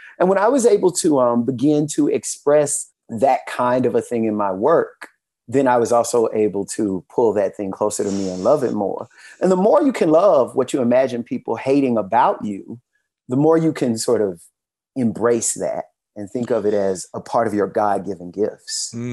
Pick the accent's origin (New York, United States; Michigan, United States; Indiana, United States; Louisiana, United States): Louisiana, United States; I'm from Louisiana.